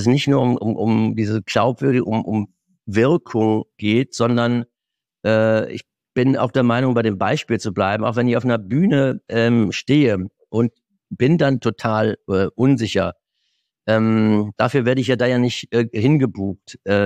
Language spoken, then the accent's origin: German; Germany; Und jetzt hatte ich nochmal vor ein paar Monaten ein Seminar in meiner alten Heimat an der Mosel